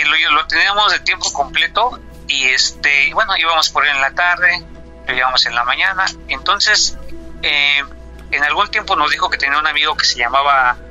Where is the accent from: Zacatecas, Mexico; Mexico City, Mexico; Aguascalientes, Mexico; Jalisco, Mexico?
Mexico City, Mexico; now in Mérida, Mexico; somos de la Ciudad de México, tenemos 2 años y medio viviendo aquí en Mérida.